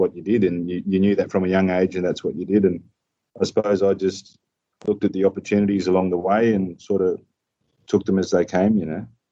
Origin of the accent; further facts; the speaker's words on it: Broome, Western Australia, Australia; being Indigenous background, growing up in Broome on the coast and, you know, areas around Broome to the north of Broome